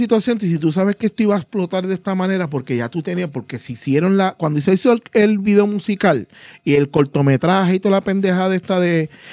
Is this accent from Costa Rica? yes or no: no; Puerto Rico; nosotros somos puertorriqueños